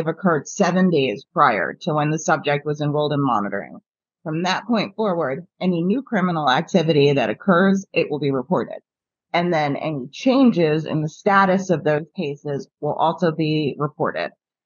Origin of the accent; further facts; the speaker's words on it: New Jersey, United States; So I'm from New Jersey. Marijuana in general now is legal here.